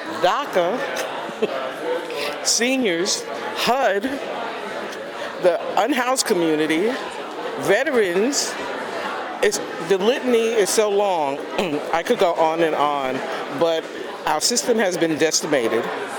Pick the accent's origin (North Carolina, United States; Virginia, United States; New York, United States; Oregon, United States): New York, United States; now in California, United States; Well, look at New York. I'm from New York, right? But I'm living here in California.